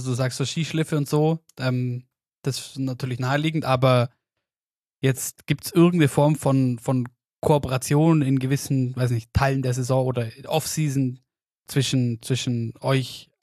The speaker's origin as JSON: {"language": "German", "town": "Oberstdorf", "region": "Bavaria", "country": "Germany", "tie": "born or raised there", "said": "bei uns daheim in Oberstdorf im März"}